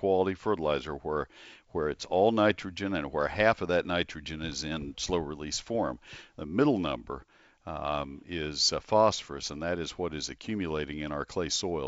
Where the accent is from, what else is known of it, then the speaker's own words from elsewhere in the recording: College Station, Texas, United States; AgriLife is a cute word that they've decided to put together at College Station. It's my hometown.